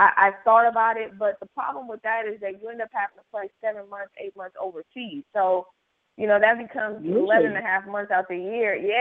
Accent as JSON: {"language": "English", "town": "Oakland", "region": "California", "country": "United States", "tie": "born or raised there", "said": "It pretty much talks about me growing up in Oakland, California"}